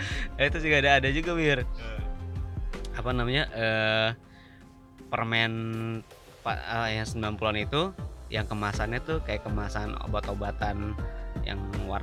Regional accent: Bekasi, West Java, Indonesia; Gak apa-apa, kita anak selatan juga, Bekasi Selatan.

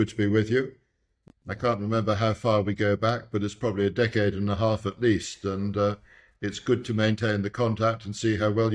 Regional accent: England, United Kingdom; moved away as an adult; now in Johannesburg, South Africa; I'm in Johannesburg. You mentioned Interbrand, and I guess from my voice, people will guess that I come originally from England and came out to South Africa. Then I was headhunted back to England and I went back and worked there for 5 years. And then I decided to come back to South Africa again.

